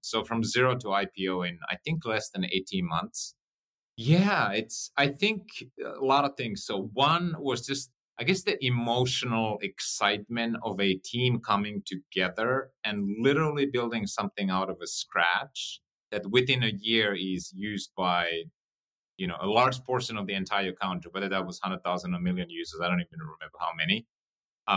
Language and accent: English; Finland; I grew up on a farm in Finland, not far from the Russian border. My parents did not even go to high school.